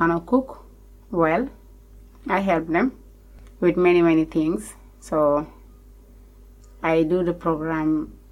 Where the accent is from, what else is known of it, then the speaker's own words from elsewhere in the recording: Gambia; I came from Gambia and I'm 37 years old now.